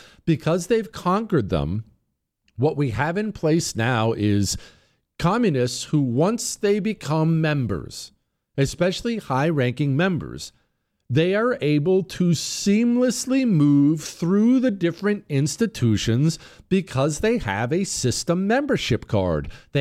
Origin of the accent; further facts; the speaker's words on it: United States; I'm an American.